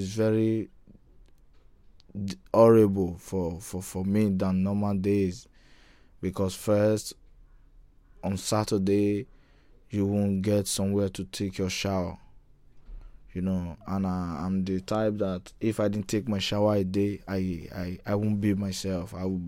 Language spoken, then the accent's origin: English; Nigeria; also born or lived in Libya / Italy; now in Lyon, France; I'm from Nigeria. I can say it's a very long story because from Nigeria, I came to Libya, from Libya to Italy. After some time in Italy, I came to Lyon.